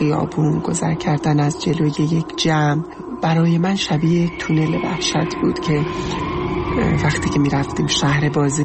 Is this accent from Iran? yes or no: yes; Iran; moved away; من یک زن ترنسم و از ایران اومدم،